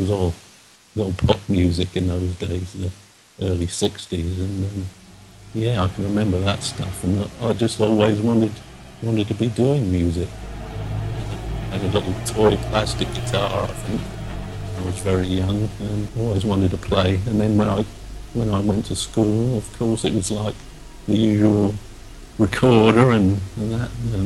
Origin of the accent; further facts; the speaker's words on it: Canada; now in England, United Kingdom; I was born here in England, but I went to Canada when I was 5.